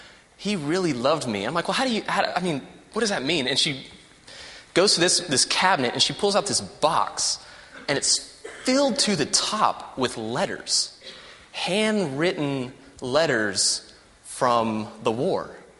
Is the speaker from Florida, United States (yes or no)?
no; Houston, Texas, United States; I am from Houston, Texas.